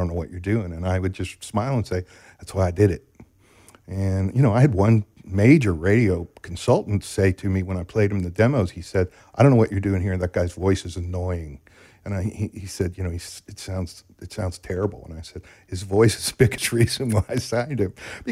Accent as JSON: {"language": "English", "region": "Ohio", "country": "United States", "said": "I'm a guy from Ohio. That is all I am."}